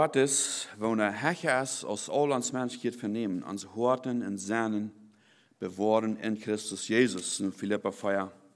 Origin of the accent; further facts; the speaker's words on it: Mexico; German is a second language; moved away as an adult; now in Kansas, United States; Ich bin in Mexiko geboren, 1975. Ich bin dort abgewachsen. Eigentlich mein ganzes Leben dort gewohnt, aber nun für ein bisschen über 3 sind wir dann hier so in der Kansas gekommen